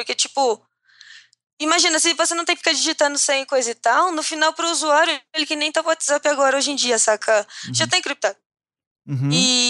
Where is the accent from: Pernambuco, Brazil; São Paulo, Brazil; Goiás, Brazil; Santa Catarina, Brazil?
São Paulo, Brazil; also born or lived in Porto Alegre; Como sou do interior de São Paulo, ali junto do sul de Minas, Rio de Janeiro, vivi em Porto Alegre, cara, a mistura é muito grande